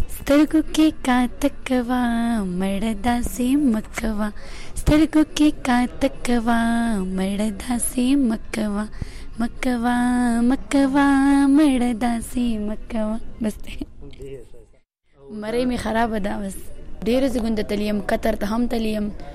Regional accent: Swat, Khyber Pakhtunkhwa, Pakistan; عمر چې دی نو 18 سال دی، او زه پیدا شوی په سوات کې یم.

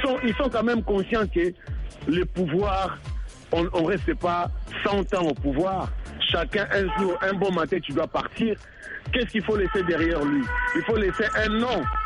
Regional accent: DR Congo; Nous, on a grandi dans ces pays-là. On a grandi au Congo.

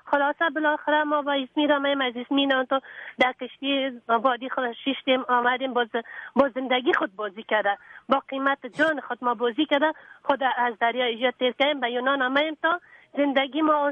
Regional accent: Afghanistan; moved away as an adult; از افغانستان برامدیم آمدیم.

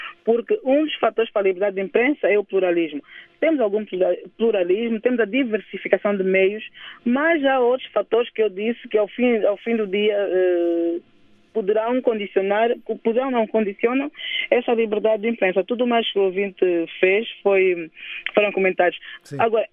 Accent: Angola; como angolano, também tenho uns anseios que elas se concretizem.

